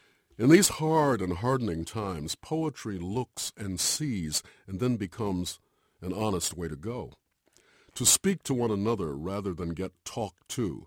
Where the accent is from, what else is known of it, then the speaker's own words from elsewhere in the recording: Ann Arbor, Michigan, United States; I came out from Ann Arbor, Michigan, and I went into Robbie's Cafeteria on Telegraph Avenue in Berkeley, and I took out my guitar and I started playing